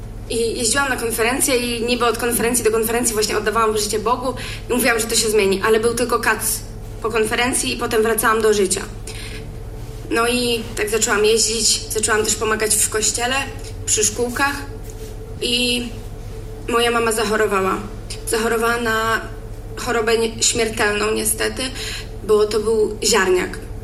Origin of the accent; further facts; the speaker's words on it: Olsztyn, Warmian-Masurian Voivodeship, Poland; also born or lived in Szczytno; Urodziłam się w Olsztynie. W sumie w Szczytnie, ale zamieszkałam w Olsztynie. Kiedy miałam 3 lata, zostałam zaadoptowana przez moich teraz rodziców.